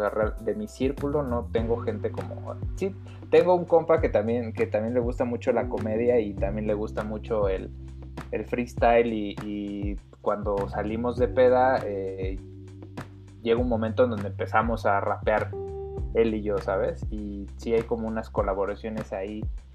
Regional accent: State of Mexico, Mexico; Yo pasé la mayoría de mi infancia en el Estado de México, porque mis papás son de Nezahualcóyotl.

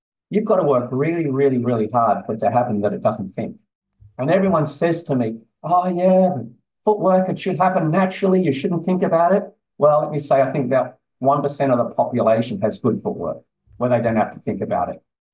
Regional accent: Australia; Or finish the flip turn, I think you're saying, and I'm Australian.

